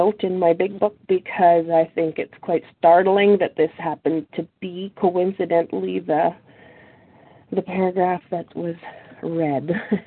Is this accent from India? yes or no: no; Northern Canada, Canada; I'm from Northern Canada